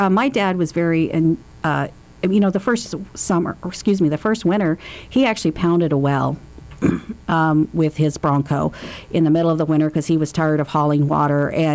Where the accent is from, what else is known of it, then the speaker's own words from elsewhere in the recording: Two Rivers, Alaska, United States; My family moved to Fairbanks, Alaska in 1974. Pretty much lived here most of my life. And we settled out in a small community of Two Rivers with no electricity, no runnin